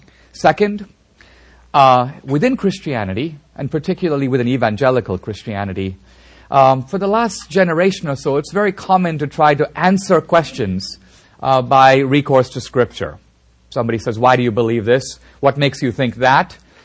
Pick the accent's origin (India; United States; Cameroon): India; I come from India, and I'm actually part of a small Christian minority in India.